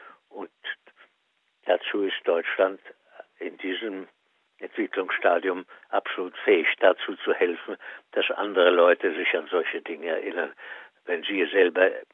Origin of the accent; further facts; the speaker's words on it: Austria; einschließlich Österreichs, meiner Heimat